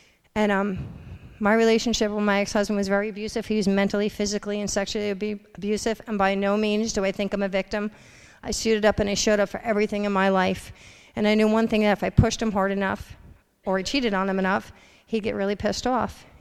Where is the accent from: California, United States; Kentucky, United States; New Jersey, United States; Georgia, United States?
New Jersey, United States; I was 14 years old, and I was born and raised in New Jersey. Me and my best friend cut school to go to Jersey City to her cousin's house.